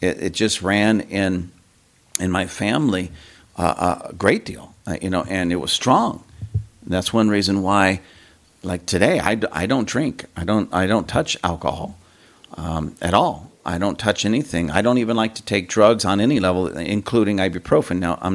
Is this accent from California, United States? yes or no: yes; California, United States; now I grew up in California, but again, my family was from, you know, like Arkansas, Missouri. It wasn't Missouri, Missouri, Oklahoma, and that part of the country.